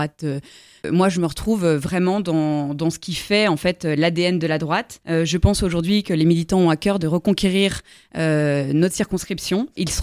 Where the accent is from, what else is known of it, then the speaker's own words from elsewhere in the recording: Lyon, Auvergne-Rhône-Alpes, France; c'est là où j'ai grandi, c'est là où j'ai été scolarisée du primaire au lycée, c'est là où je me suis mariée, place du petit collège, c'est aussi là où mes enfants ont été à la crèche, à l'école, ils le sont encore d'ailleurs dans le 5e arrondissement de Lyon.